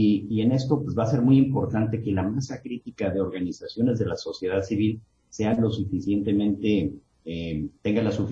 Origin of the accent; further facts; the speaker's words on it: Mexico; Necesitamos como mexicanos, como ciudadanos, exigirles a nuestros políticos